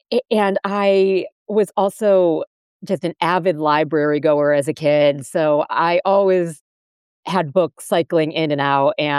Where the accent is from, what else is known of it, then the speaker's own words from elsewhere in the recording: Northville, Michigan, United States; I grew up in suburban Detroit. So in a town called Northville, which is about 30 minutes outside of Detroit.